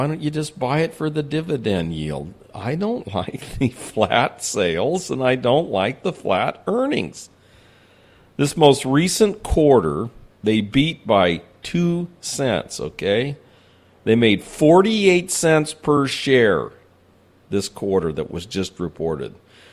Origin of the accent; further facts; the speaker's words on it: San Diego, California, United States; Look, I'm from San Diego, and I badmouth Qualcomm all the time.